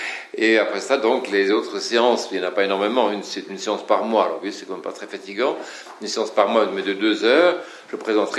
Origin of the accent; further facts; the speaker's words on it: Normandy, France; born there; parce que je suis né en Normandie, et en Normandie, quand on veut vendre sa vache, on discute beaucoup au village